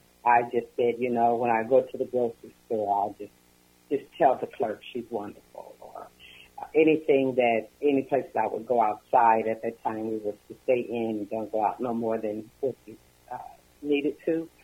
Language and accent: English; Omaha, Nebraska, United States; I am from Omaha, Nebraska.